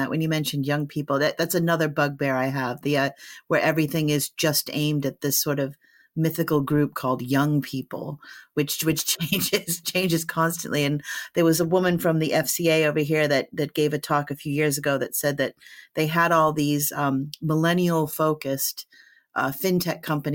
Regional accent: United States; I can say this because I'm American

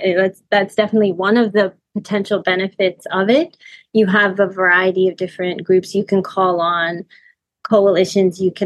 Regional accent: United States; I'm also American

